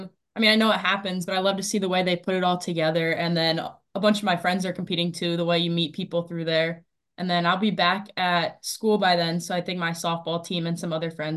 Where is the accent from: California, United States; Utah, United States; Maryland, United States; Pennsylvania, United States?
Maryland, United States; North Potomac; I'm 19, and I'm from North Potomac, Maryland.